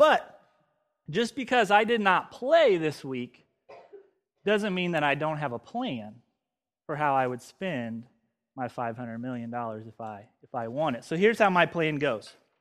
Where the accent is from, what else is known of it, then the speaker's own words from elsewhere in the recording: Missouri, United States; born there; I was born in Missouri. I don't know how that got messed up, but I'm made for the beach.